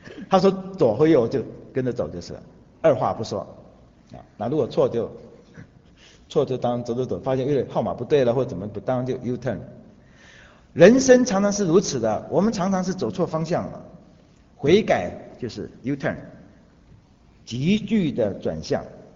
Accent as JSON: {"language": "Chinese", "country": "China", "said": "问题也不是我们中国人"}